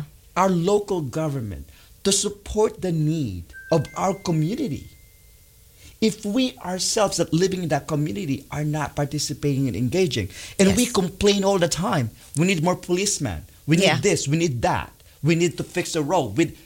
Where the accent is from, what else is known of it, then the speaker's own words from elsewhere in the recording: Philippines; The hardest part in our culture, being Filipino, for one, because of our last name.